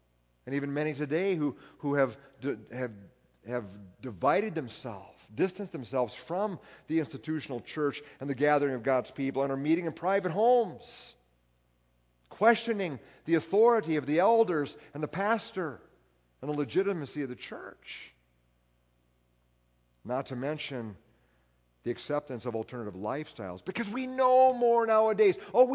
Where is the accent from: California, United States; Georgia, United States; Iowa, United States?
Iowa, United States; I remember as a child in my hometown in Northwest Iowa